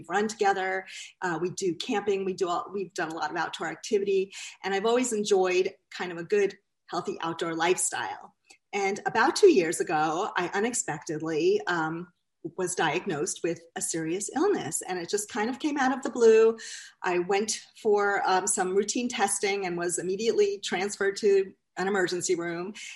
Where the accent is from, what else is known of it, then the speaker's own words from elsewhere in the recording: New York, United States; also born or lived in Florida; now in Florence, United States; I am calling in from Florence, Vermont, where we have lived for just 1 year. We moved here from Florida and we're originally from New York.